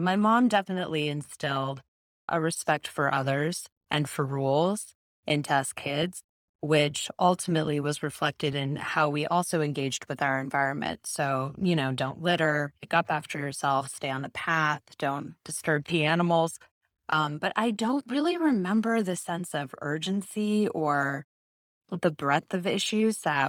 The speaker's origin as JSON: {"language": "English", "town": "Los Angeles", "region": "California", "country": "United States", "tie": "born or raised there", "said": "Well, so I grew up in Los Angeles in the 80s and 90s, where consumer culture was kind of all the rage."}